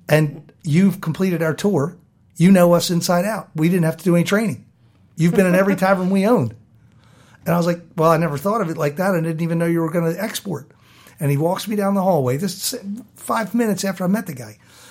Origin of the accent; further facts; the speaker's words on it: Baltimore, Maryland, United States; That's 20 minutes from my house. I grew up in South Baltimore. I could ride a bike there if I had to.